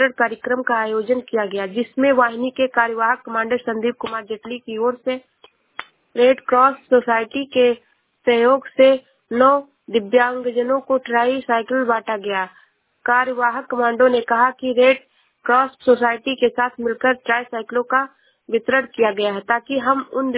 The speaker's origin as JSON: {"language": "Hindi", "town": "Shravasti", "region": "Uttar Pradesh", "country": "India", "said": "मैं जिला श्रावस्ती से हूँ।"}